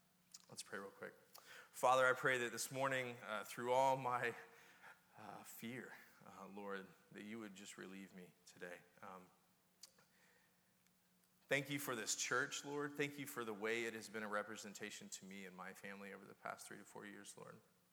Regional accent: Orlando, Florida, United States; I grew up in Orlando. There's about three of us left here. Everybody else is from somewhere else. But I grew up, went to Edgewater High School.

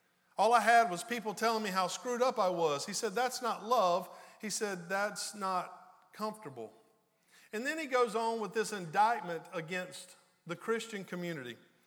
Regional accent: the South, United States; You know, growing up in the South, I think that would have translated to mind your own business.

